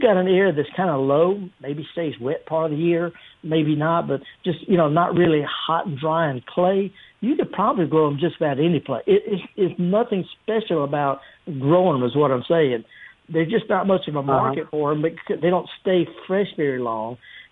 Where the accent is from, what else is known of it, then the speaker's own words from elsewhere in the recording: Mississippi Delta, United States; I'm from the Delta, and we have pawpaw trees in my great-grandmother's garden